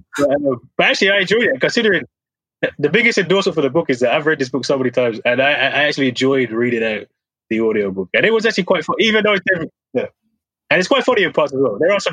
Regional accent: Birmingham, West Midlands, United Kingdom; I'm from Birmingham

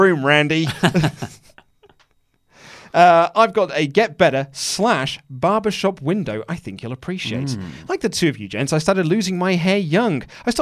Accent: United States; Hang on, I'm American, so that's type, 137 kilograms and 21 and a half stone.

